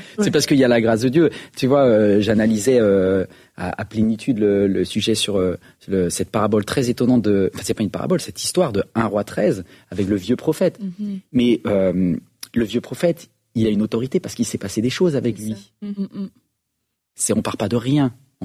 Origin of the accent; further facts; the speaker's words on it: Brittany, France; Mais nous, on vient de Bretagne. Donc là, je parle de blanc.